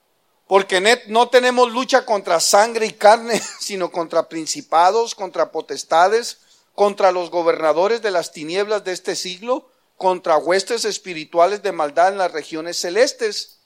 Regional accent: Baja California, Mexico; Vete de donde yo soy, de la Baja California.

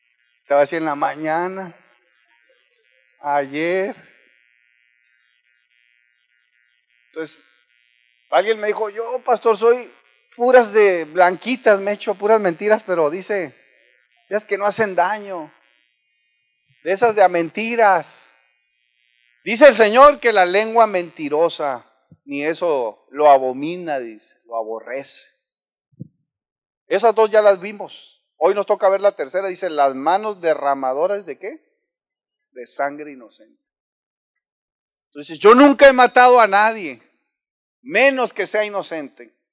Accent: Mexico; somos mexicanos y tenemos nuestro orgullo, morenitos y lo que ustedes quieran, no somos ni ojos verdes ni nada

